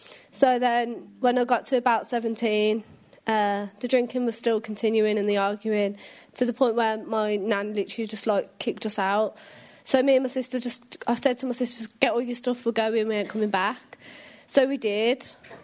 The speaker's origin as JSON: {"language": "English", "town": "Birmingham", "region": "West Midlands", "country": "United Kingdom", "tie": "born or raised there", "said": "I grew up in Birmingham."}